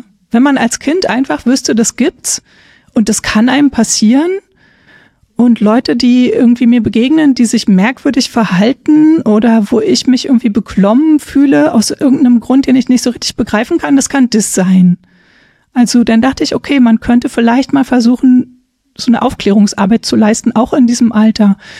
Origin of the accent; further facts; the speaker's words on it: Berlin, Germany; aber ich komme aus Berlin und man hat früher ja viel auf der Straße gespielt